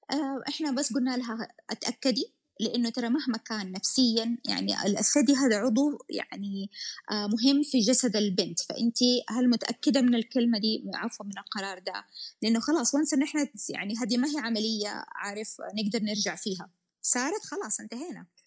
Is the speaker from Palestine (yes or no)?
no; Saudi Arabia; انا بصراحه تفاجأت انه عندنا في السعوديه احد سواها